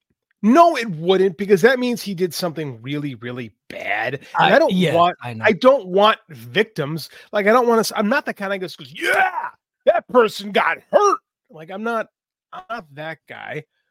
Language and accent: English; Midwest, United States; I mean, I'm a Midwesterner.